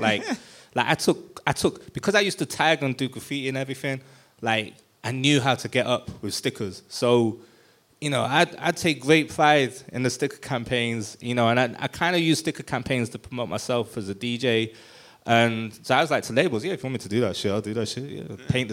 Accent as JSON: {"language": "English", "town": "Manchester", "region": "North West England", "country": "United Kingdom", "moved": "yes", "said": "Like, I'm from Manchester. That's what we do."}